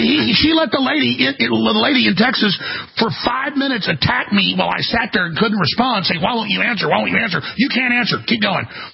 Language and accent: English; Canada; So just as a Canadian and as a man, looking at this historically